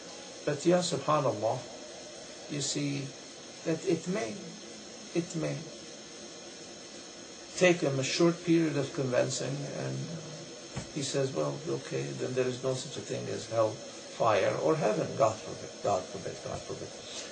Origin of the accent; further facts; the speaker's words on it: Iran; man, I am from Iran.